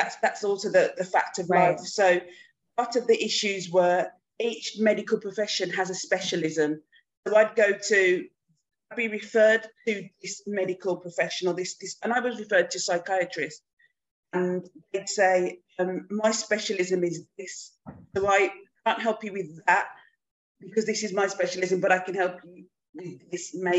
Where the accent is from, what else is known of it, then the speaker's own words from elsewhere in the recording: United Kingdom; And we were going through Brexit as a British person.